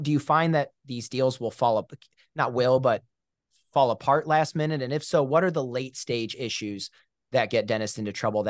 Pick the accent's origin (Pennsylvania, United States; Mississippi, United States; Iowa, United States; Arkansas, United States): Iowa, United States; I'm from Iowa, and it seems like every practice in Iowa that I knew got offers